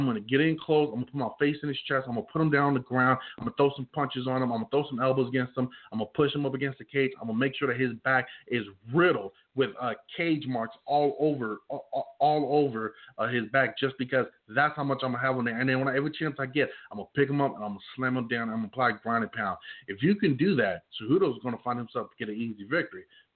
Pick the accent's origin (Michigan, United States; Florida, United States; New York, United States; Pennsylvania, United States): Pennsylvania, United States; Philadelphia; I'm from Philly. I trained in New Jersey.